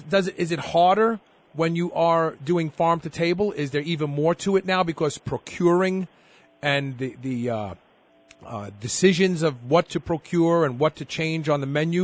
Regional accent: Texas, United States; whenever you go so out of town and you say, well, I'm from Texas

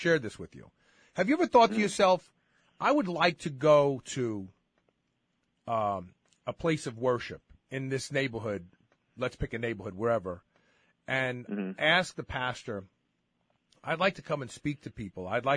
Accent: New York City, New York, United States; I grew up in Bed-Stuy, Brooklyn. So I grew up in what was considered one of these same underserved neighborhoods.

